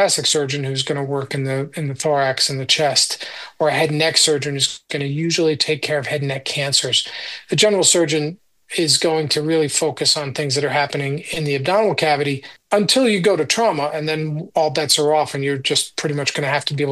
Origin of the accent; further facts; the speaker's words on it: Coxsackie, New York, United States; I mean, I grew up not far from here. I grew up in Coxsackie